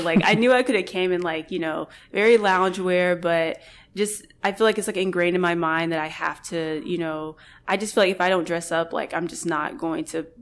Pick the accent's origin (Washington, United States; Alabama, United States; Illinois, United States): Alabama, United States; Growing up in Alabama, it's always kind of been weird, like finding people that are kind of like me